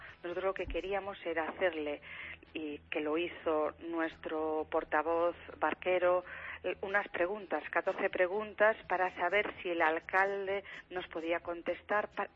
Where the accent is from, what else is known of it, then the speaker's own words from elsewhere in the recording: Ribeira, Galicia, Spain; estuve fuera de Ourense en Santosía de Ribeira, en lo que es también mi ciudad natal